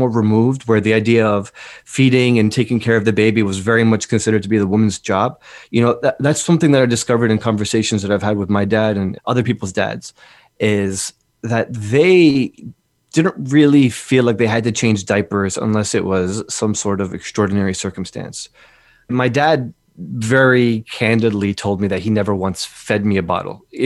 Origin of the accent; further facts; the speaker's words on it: Newark, New Jersey, United States; I grew up in Newark, New Jersey in the 90s, which is very scary place to be in the 90s.